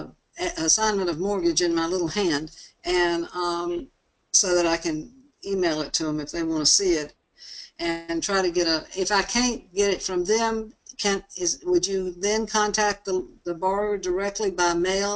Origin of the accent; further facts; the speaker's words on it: Chapel Hill, North Carolina, United States; We're from Chapel Hill.